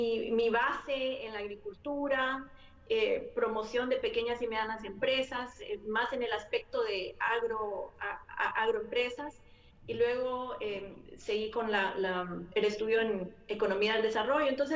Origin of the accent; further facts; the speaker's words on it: San Pedro Sula, Cortés, Honduras; Pues yo nací en San Pedro Sula.